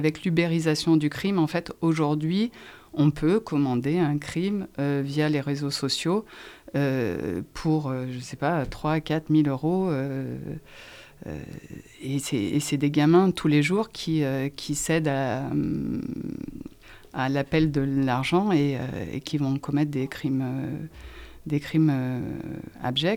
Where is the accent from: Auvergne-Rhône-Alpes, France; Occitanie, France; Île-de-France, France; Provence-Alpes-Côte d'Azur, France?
Auvergne-Rhône-Alpes, France; Grenoble; quand j'étais petite, à Grenoble, c'était les Italiens qui tenaient la ville.